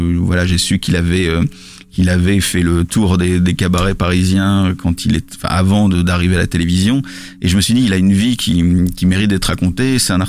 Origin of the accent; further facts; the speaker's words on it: Lille, Hauts-de-France, France; je suis pas parisien, je suis lillois, donc j'avais pas fait le voyage exprès